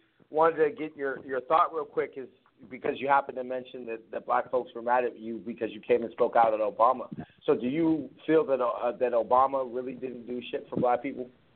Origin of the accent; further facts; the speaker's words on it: California, United States; because I'm first-generation Californian.